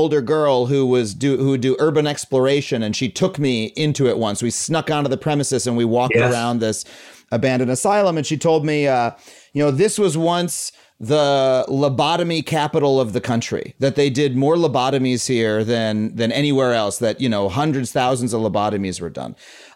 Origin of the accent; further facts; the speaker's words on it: New York, United States; But I grew up on Long Island, and near me, there was an abandoned mental hospital on Long Island.